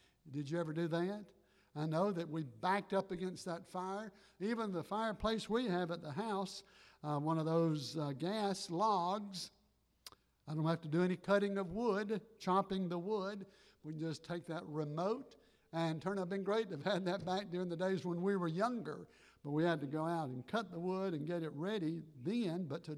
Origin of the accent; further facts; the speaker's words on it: Georgia, United States; I grew up in South Georgia. Growing up in South Georgia as a little boy